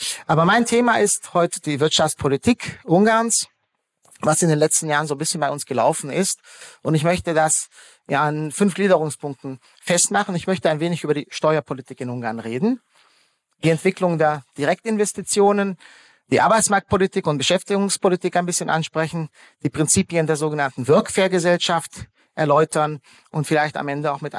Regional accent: Ludwigsburg, Baden-Württemberg, Germany; Ich bin selbst, wie gesagt, in Baden-Württemberg aufgewachsen, in Ludwigsburg bei Stuttgart.

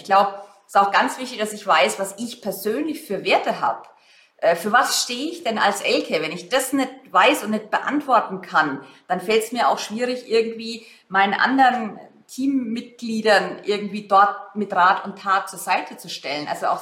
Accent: Germany; da tun wir uns als Deutsche insgesamt nicht schwer, weil wir wollen als Führungskraft immer perfekt sein.

